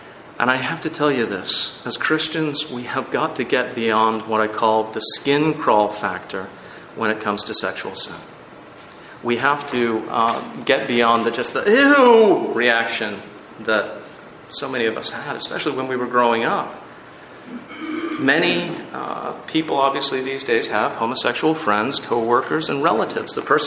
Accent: New Jersey, United States; In the town where I grew up in New Jersey, there was supposedly an evangelical church in town.

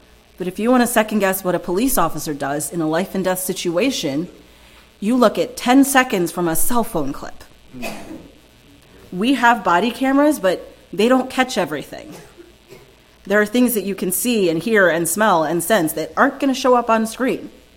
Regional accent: Maryland, United States; also born or lived in South Korea; I was born in Maryland. I've lived here for all but about 8 years of my life. I lived in South Korea for about 8 years.

